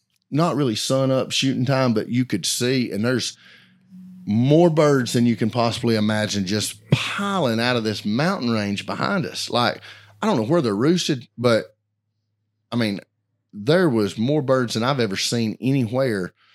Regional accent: Alabama, United States; You know, again, I'm not a snow expert. I'm from Alabama, but it's snowing hard

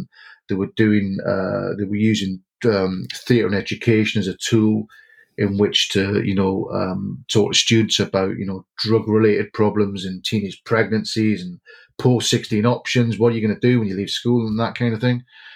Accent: Jarrow, North East England, United Kingdom; now in Whitley Bay, United Kingdom; But I'm not from Whitley Bay originally. I'm actually from Jarrow originally. That's where I kind of herald from.

